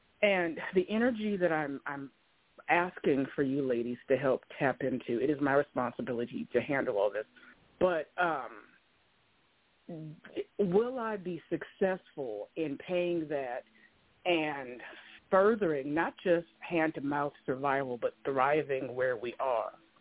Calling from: Oregon, United States; I am calling you from Oregon.

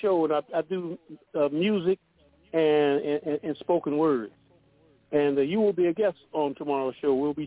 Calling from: Toronto, Ontario, Canada; I'm calling from Toronto, Canada.

